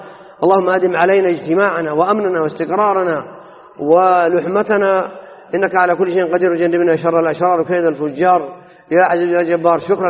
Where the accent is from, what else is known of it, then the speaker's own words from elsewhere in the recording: Saudi Arabia; في بلادنا المملكة العربية السعودية